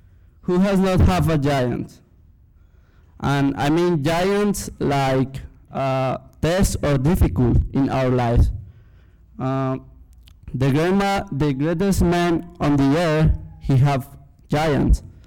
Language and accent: English; Bogotá, Bogotá Capital District, Colombia; I'm from Bogota, Colombia. I'm 22 years old.